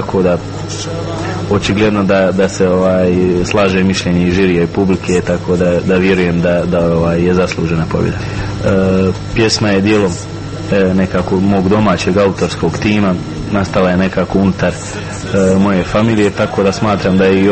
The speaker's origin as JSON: {"language": "Croatian", "country": "Bosnia & Herzegovina", "said": "ja sam Bosanac i Balkanac prije svega, tako da ne smijem i ne mogu bježati od svojih korijena."}